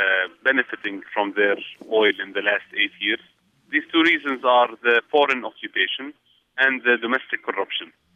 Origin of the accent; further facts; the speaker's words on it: Baghdad, Baghdad Governorate, Iraq; they ask me where I'm from, and I say I'm originally from Baghdad